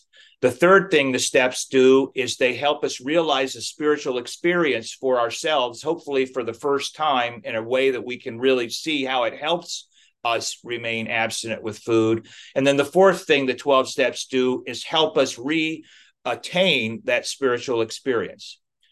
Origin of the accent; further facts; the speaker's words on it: Midwest, United States; I grew up in the Midwest. I've been to Baptist revival meetings.